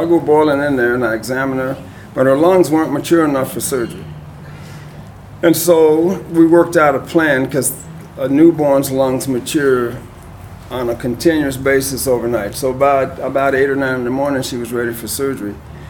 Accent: the South, United States; I grew up in the Jim Crow South before civil rights.

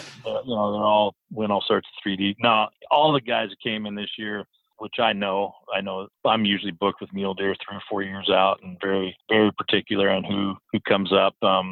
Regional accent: Washington, United States; I grew up in Washington State, so.

